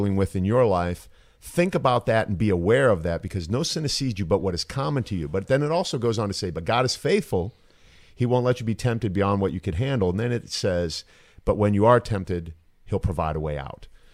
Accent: Canton, Ohio, United States; I was just in Canton, Ohio, where I grew up in Canton specifically has, my brother is a fireman.

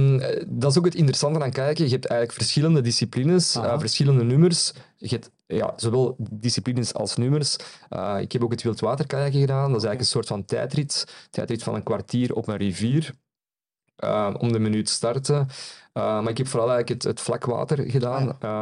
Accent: Flemish Brabant, Belgium; En ik ben ook opgegroeid aan de Leuvense Vaart.

